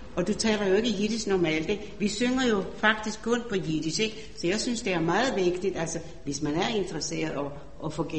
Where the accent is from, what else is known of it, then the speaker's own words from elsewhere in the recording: Sweden; now in Denmark; jeg er jo ikke vokset op her, jeg er fra Sverige